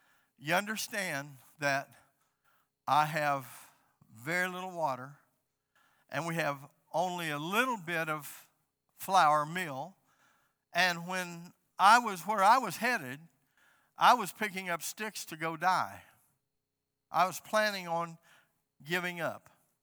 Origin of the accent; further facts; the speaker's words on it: Alabama, United States; I'm from the South, and we have a time where I'm from. I mean, I have a time. Alabama talk.